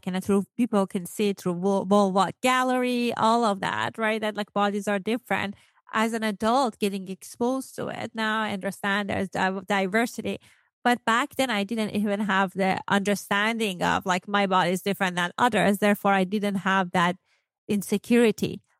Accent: Iran; English is a second language; I grew up in Iran and like on like older time. So not internet time.

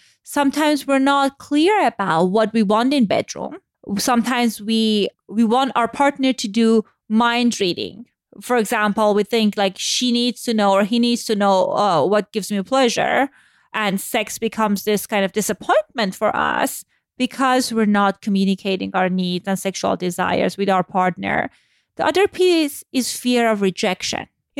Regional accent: Iran; So I grew up in a agnostic family, but because I was born in a religious country, I grew up in Iran post-Islamic revolution.

